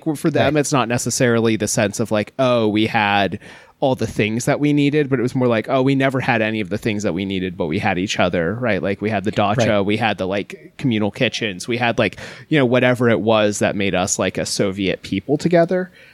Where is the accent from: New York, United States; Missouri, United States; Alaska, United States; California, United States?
Alaska, United States; Because I grew up on the Kenai Peninsula